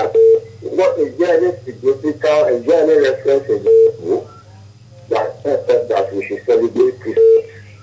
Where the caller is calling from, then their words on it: Ojota, Lagos, Nigeria; I'm calling from Ojota.